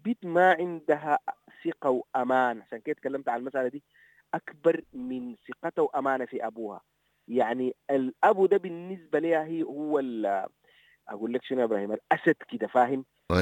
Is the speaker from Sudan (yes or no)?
yes; Sudan; عندنا مشكلة كسودانيين في حاجة اسمها الشعور بالوصمة دائما